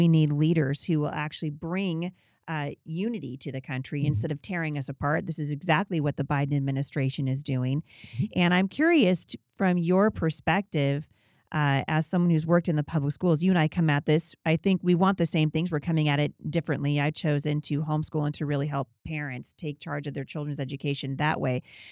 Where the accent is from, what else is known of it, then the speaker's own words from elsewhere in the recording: Portland, Oregon, United States; born there; I was born in Portland, and mm-hmm. that's where I met your wife at yep. Portland Christian.